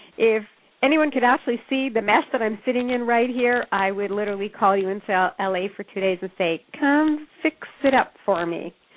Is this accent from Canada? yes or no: yes; Canada; I think our backgrounds were similar, but I'm from Canada. My thing, Jen, interesting growing up, was that I felt that I could never measure up.